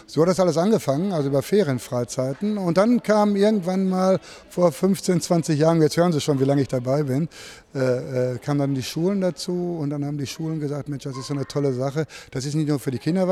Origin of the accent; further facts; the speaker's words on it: Unna, North Rhine-Westphalia, Germany; Wir kommen aus Unna